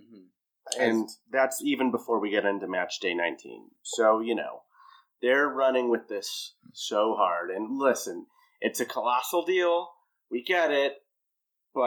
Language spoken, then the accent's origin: English; Ireland; I am, as my name suggests, I am quite Irish.